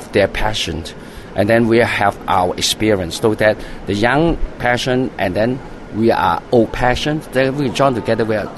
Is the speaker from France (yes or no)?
no; Hong Kong; Because I would tell that we are from Hong Kong.